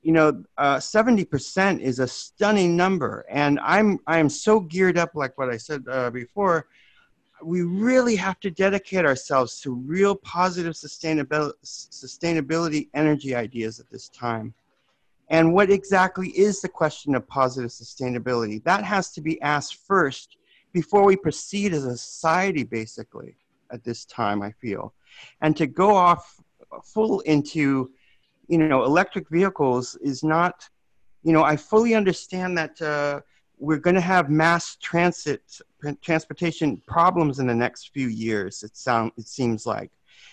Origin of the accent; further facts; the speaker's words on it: San Jose, California, United States; I'm from San Jose.